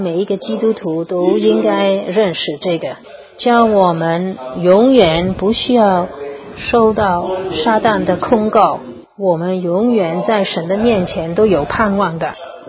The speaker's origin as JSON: {"language": "Chinese", "region": "Guangdong", "country": "China", "said": "按照我们广东人说，是说的不那么斯文是小孩。"}